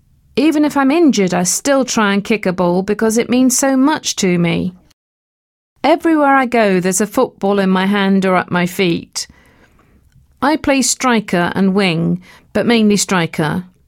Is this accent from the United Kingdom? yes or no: yes; England, United Kingdom; born there; I was born here in England, but my parents are from Nigeria.